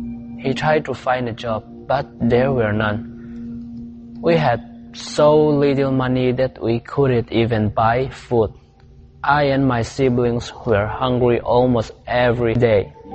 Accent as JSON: {"language": "English", "town": "Champhai", "region": "Mizoram", "country": "India", "tie": "born there", "said": "this is my story. I was born in Mizoram, India, in the town of Champai. I was the oldest of my 5 siblings, 3 brothers and 1 sister."}